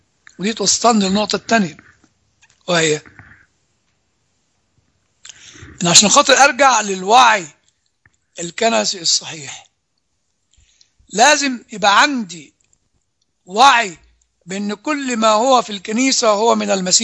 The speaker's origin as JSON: {"language": "Arabic", "region": "Upper Egypt", "country": "Egypt", "said": "عندنا في الصعيد لما واحد يطلع كده بغضبان ومحدش عارف يكلمه"}